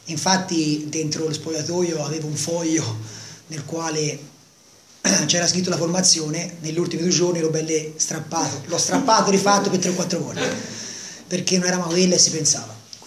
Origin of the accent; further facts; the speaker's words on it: Empoli, Tuscany, Italy; io sono d'Empoli